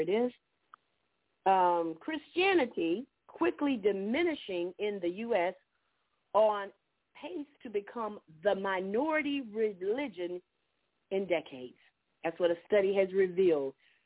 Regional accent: Orlando, Florida, United States; moved away; You know, I was born and raised in Orlando. I left there 20 years ago, a little over 20 years ago.

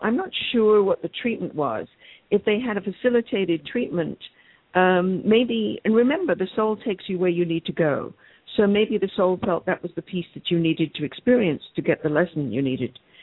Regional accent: England, United Kingdom; I grew up in England

